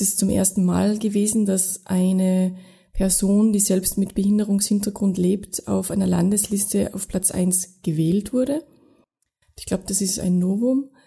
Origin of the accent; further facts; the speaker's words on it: Tyrol, Austria; Also ich war bis 18 relativ durchschnittlich sozialisiert, ja, aufgewachsen in Tirol, in einem Dorf, wo es auch eine Lebenshilfewerkstätte gegeben hat.